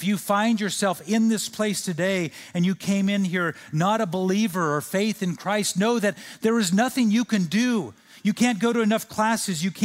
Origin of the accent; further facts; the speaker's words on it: California, United States; You see, I grew up in Central California. And in Central California, there are some giant oak trees.